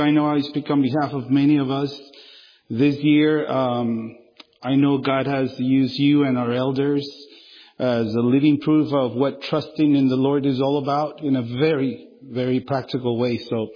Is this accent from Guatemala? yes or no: yes; Guatemala; back in my home country in Guatemala and out here.